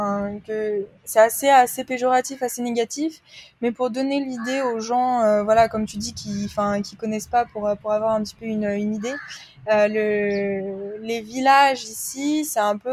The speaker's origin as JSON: {"language": "French", "country": "France", "tie": "born or raised there", "said": "j'ai été élevée en France avec des valeurs françaises"}